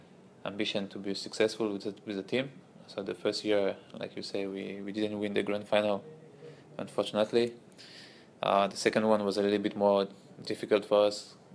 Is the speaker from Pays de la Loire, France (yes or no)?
yes; Nantes, Pays de la Loire, France; English is a second language; moved away; also born or lived in Paris; I was born in Paris, born in France. So I make my school at Nantes. It's about like 3 hours from Paris.